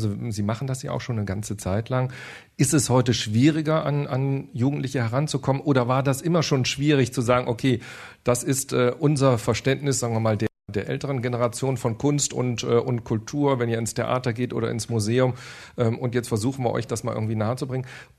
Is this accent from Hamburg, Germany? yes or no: no; Cologne, North Rhine-Westphalia, Germany; in Köln, wo ich herkomme